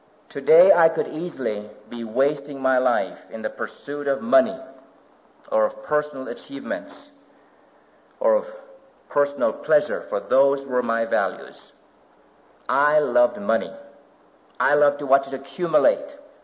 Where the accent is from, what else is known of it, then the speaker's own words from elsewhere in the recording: Kingston, Jamaica; while I was growing up in Kingston, Jamaica. My parents had migrated to Jamaica from mainland China. And there I was born, the last of their children. They were pagans.